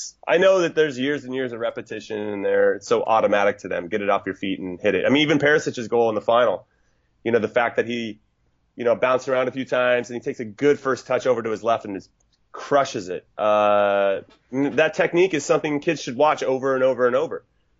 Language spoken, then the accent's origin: English; United States; And then as an American, as we tend to do, we all support like four different clubs in different countries.